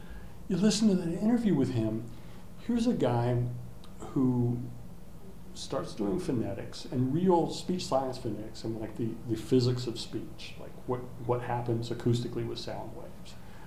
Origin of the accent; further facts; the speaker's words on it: Kings Mountain, North Carolina, United States; So I grew up in Kings Mountain, North Carolina, which in those days was a cotton mill town.